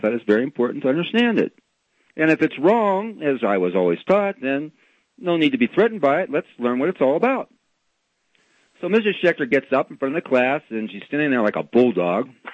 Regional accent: Pittsburgh, Pennsylvania, United States; When I finally went to college, I grew up in Pittsburgh, PA, and I went to a college way out in Los Angeles. I got as far away as I could.

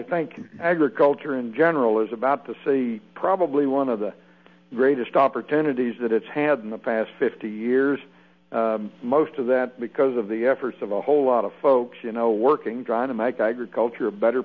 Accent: Kansas, United States; No, I'm from Kansas, but I'm on the road working.

